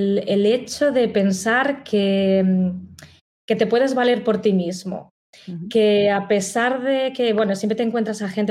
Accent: Zamora, Castile and León, Spain; now in Barcelona, Spain; yo no soy de Barcelona. Soy de Zamora, pero llevo aquí muchos años viviendo.

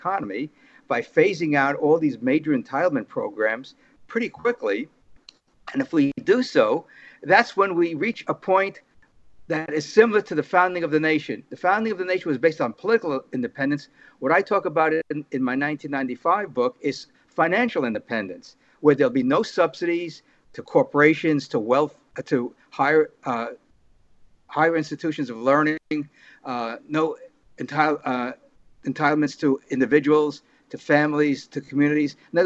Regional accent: New York City, New York, United States; also born or lived in West Germany; I was in West Germany as an infant. I don't have any recollection of that period of my life. And so I grew up in New York City, not far from Yankee Stadium, became a diehard Yankee fan when we moved to the Bronx in 1953.

